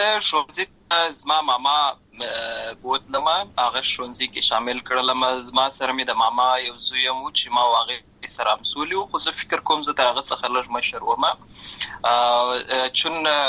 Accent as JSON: {"language": "Pashto", "town": "Lashkargah", "region": "Helmand", "country": "Afghanistan", "tie": "born or raised there", "also_born_or_lived": "Uruzgan", "said": "زه په اصل کې د اورزغان ولایت یم، اما زه په هلمند ولایت لشکرګاه کې پیدا شوی یم،"}